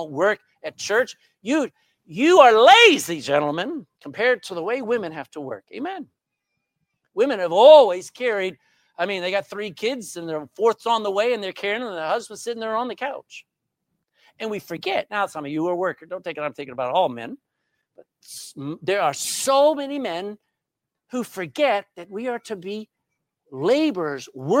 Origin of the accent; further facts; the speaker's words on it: Texas, United States; I'm from Texas.